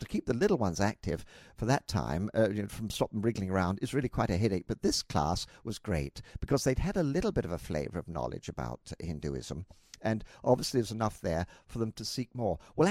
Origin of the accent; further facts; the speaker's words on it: Ipswich, East of England, United Kingdom; I come from Ipswich, which is a market town, about 120,000 population, and it's the major town in Suffolk.